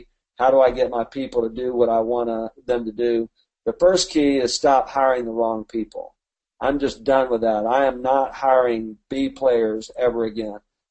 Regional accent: Alabama, United States; You know I'm from Alabama, right?

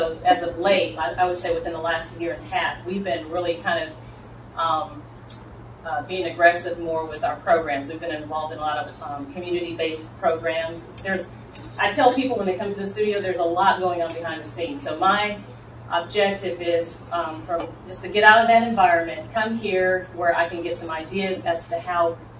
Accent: Johnson City, Tennessee, United States; I'm from Johnson City, Tennessee.

